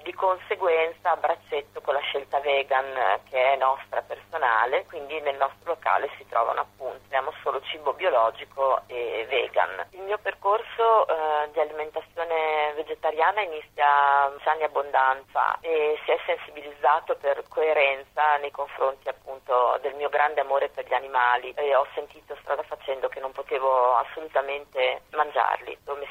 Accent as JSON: {"language": "Italian", "town": "Bologna", "region": "Emilia-Romagna", "country": "Italy", "said": "sono di Bologna, città nella quale ho deciso di aprire il mio locale insieme a mia figlia"}